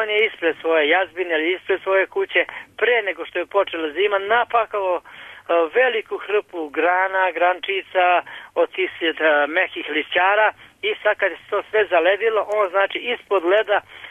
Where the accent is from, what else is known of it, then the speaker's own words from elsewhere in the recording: Sremska Mitrovica, Vojvodina, Serbia; Ja kad sam bio dete, ovakve su bile zime i ledilo se i ledila se Sava. I Sava je ovde kod nas u Sremskoj Mitrovici.